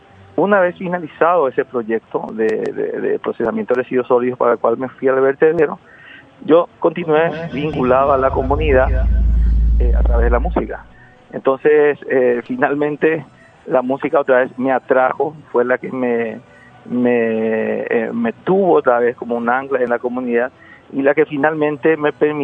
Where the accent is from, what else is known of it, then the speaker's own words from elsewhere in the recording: Carapeguá, Paraguarí, Paraguay; estoy ahora, justamente 83 kilómetros de Asunción. Yo aprendí a tocar guitarra aquí, en mi pueblo natal